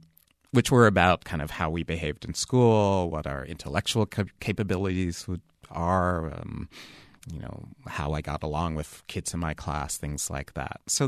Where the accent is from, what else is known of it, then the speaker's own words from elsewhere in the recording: New York City, New York, United States; I grew up in the Bronx in New York